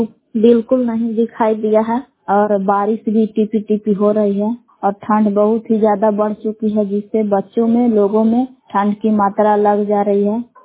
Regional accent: Belan, Bihar, India; ग्राम बेलां जिला कैमूर भभुआ की निवासी हूँ।

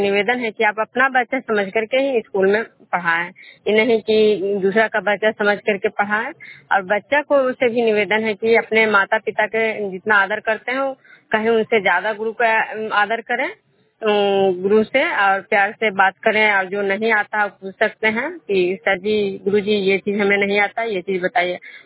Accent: Bishnupur, Bihar, India; मैं विष्णुपुर ग्राम खजरा पंचायत नालंदा जिला नगरसभा प्रखंड के निवासी हूँ।

